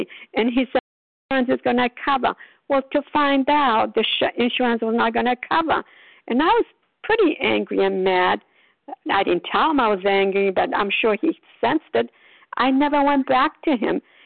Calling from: Port Charlotte, Florida, United States; I'm calling from Port Charlotte, Florida.

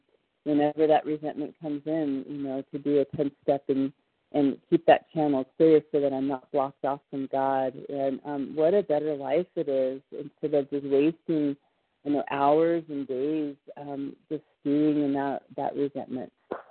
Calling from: Colorado, United States; I'm calling from Colorado.

